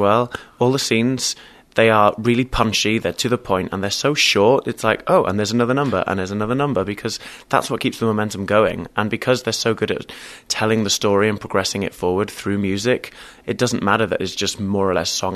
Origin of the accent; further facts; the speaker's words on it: United Kingdom; I didn't, because I'm British, so it's a complete new thing for me.